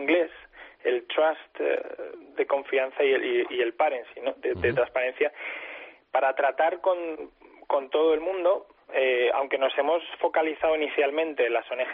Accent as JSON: {"language": "Spanish", "country": "Spain", "said": "Sí, es una empresa española, los fundadores somos españoles todos"}